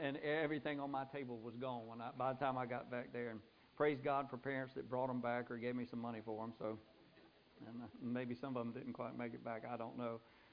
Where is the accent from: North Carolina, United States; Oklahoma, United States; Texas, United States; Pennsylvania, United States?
North Carolina, United States; Aberdeen; Well, I grew up in Aberdeen, North Carolina, not far from here.